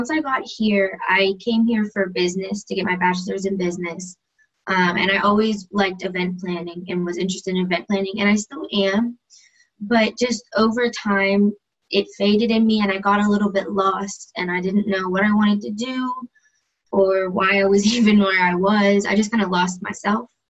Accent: Johnstown, Pennsylvania, United States; moved away as an adult; now in Boca Raton, United States; I think that was already established. I'm 19 years old, and originally I'm from Johnstown, Pennsylvania, which is a really small town, kind of about an hour and a half away from Pittsburgh.

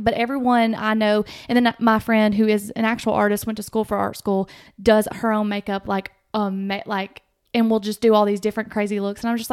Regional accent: Winchester, Tennessee, United States; Because I had several high school friends, because I'm from a very small town. I'm not from here either. I'm from Winchester, Tennessee.

